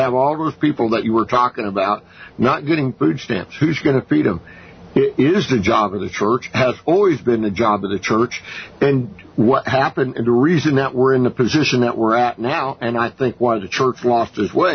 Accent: San Jose, California, United States; born there; But for the record, I was born in San Jose, California, 60 years ago. So anyway, shout out to California.

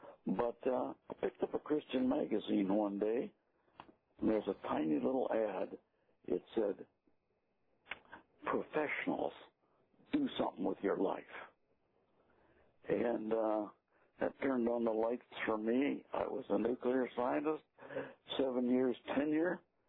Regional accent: United States; born there; I was born in America, and I've read the I haven't always done the right things, but I was reading the Bible when I was a young kid

